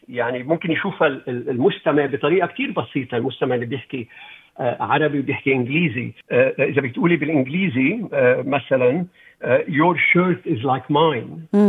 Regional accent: Lebanon; يعني أنا بلبنان، العالم اللي أنا ربيت بلبنان فيه

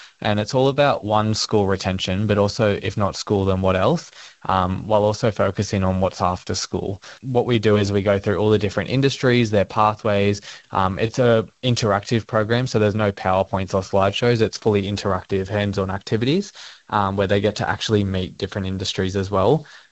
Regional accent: Sunshine Coast, Queensland, Australia; also born or lived in New South Wales; are from Nambar country, Brewarrina, out in northwest New South Wales. But I obviously grew up on Gubbi Gubbi country up in the Sunshine Coast of Queensland and Dungudi country on the mid-north coast.

